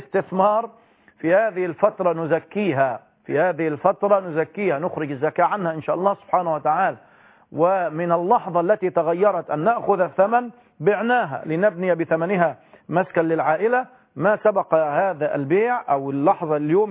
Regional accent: Egypt; مقدار الصاع عندنا في مصر بما يقدر بالكيلو

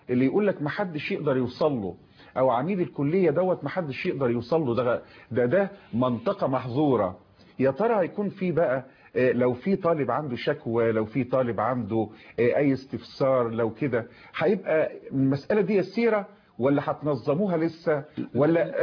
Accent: Egypt; علينا كمصريين.

